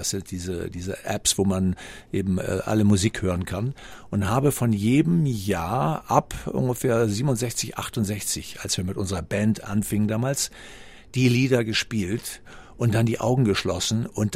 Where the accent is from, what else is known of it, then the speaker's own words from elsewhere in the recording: Schleswig-Holstein, Germany; von den Schleswig-Holsteinern aus meinem alten Heimatland